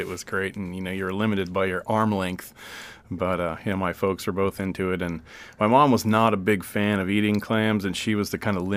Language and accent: English; Anchor Point, Alaska, United States; I was born in Homer and then grew up in Anchor Point.